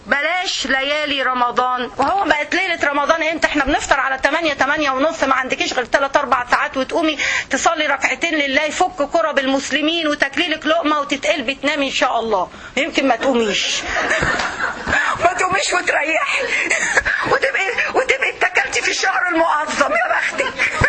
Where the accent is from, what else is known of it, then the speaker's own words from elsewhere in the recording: Egypt; now in United States; احنا عندنا في مصر التدخين عالي جدا